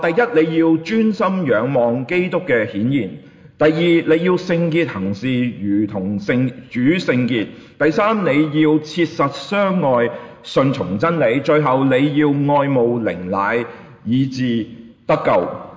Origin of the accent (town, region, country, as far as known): Hong Kong